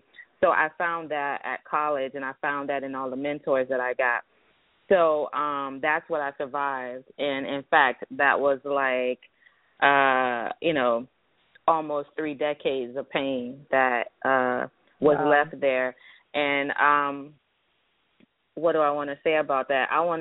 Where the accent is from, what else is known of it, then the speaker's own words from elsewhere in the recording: Miami, Florida, United States; a lot of people know I'm from Miami, but I give a lot of praise to Harlem and Brooklyn